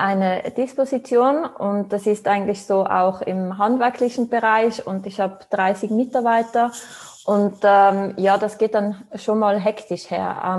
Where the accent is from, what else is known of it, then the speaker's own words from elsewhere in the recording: Tyrol, Austria; Also ursprünglich bin ich aus Tirol, bin geboren und aufgewachsen in Tirol, Österreich.